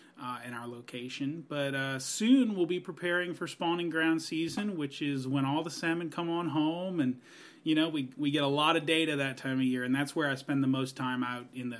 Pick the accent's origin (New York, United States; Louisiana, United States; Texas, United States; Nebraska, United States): Louisiana, United States; New Orleans; now in Washington, United States; Well, man, I am from the South, from New Orleans, Louisiana, and a lot of things brought me up here, but usually I would go with the climate.